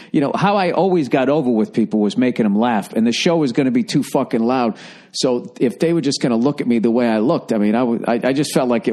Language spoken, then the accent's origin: English; United States; Sweden and Switzerland, because I'm an American and they never taught us geography like that.